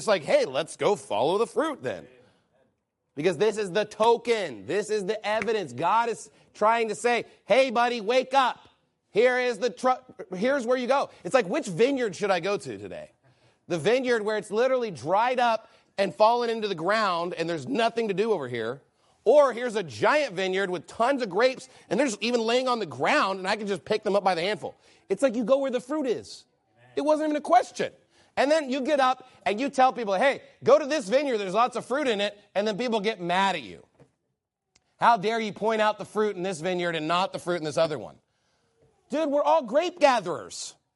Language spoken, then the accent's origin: English; United States; Maybe it's like because I'm an American, I'm spoiled or something.